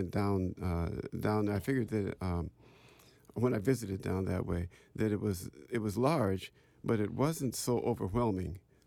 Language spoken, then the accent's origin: English; Helena, Montana, United States; That's right. And I've taught students at Howard from Montana.